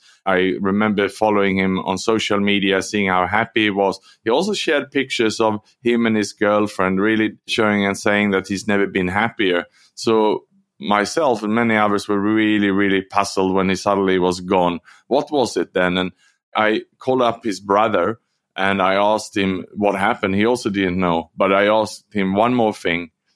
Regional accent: Sweden; born there; English is a second language; So, Steve, I was born in Sweden

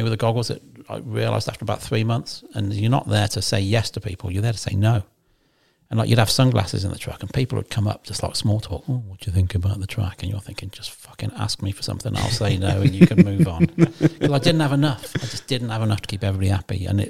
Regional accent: San Diego, California, United States; born there; like I was born in San Diego, and they'd give me all the sample stuff.

